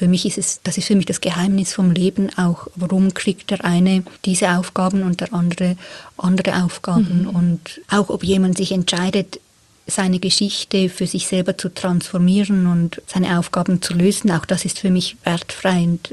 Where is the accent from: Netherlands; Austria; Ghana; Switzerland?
Switzerland; born there; ich bin eine Frau, in der Schweiz geboren